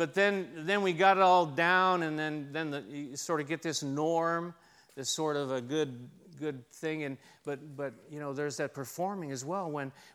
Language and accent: English; San Diego, California, United States; But, you know, I grew up in San Diego in Claremont, and you know, the police were always out in front of our house.